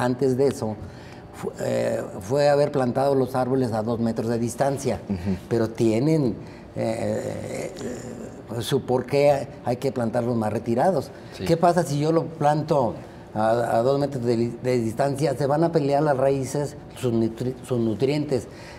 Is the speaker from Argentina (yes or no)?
no; Aguascalientes, Mexico; Yo soy de Aguascalientes. Cuando tenía 5 o 6 años, mi madre nos mandaba a plantar árboles en el camellón. Nosotros vivíamos enfrente de lo que era lo que es el estadio de béisbol Romo Chávez.